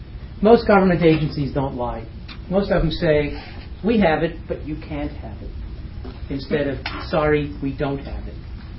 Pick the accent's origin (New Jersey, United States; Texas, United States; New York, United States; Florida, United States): New York, United States; East Meadow; I grew up in East Meadow. I tell people Long Island is a good place to be from.